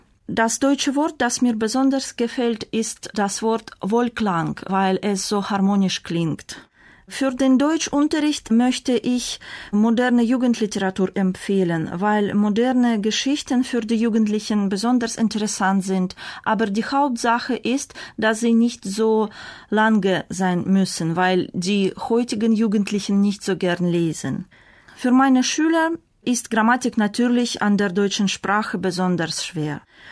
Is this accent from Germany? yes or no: no; Russia; German is a second language; Ich komme aus Russland. Ich bin im Jahr 1975 geboren.